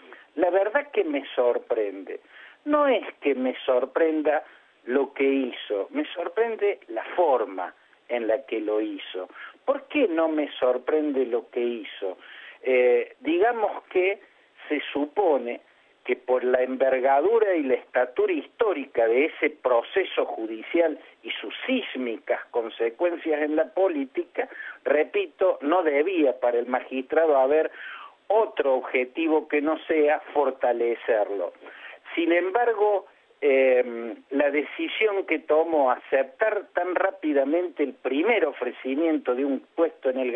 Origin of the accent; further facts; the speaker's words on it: Argentina; siendo yo argentino y residiendo en la Argentina